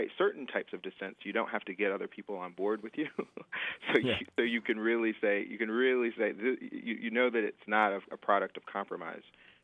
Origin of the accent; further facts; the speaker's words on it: Georgia, United States; I grew up in Georgia. This is home.